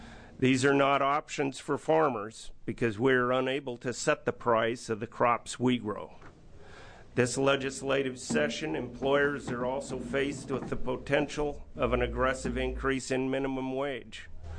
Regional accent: St. Paul, Oregon, United States; I'm from St. Paul, Oregon.

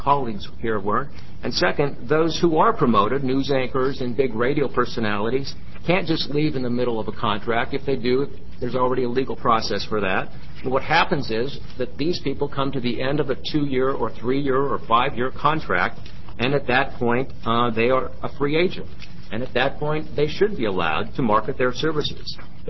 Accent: Portland, United States; to leave Portland, my hometown, or the only real option I had left was to re-sign and extend my contract with the only employer in Portland

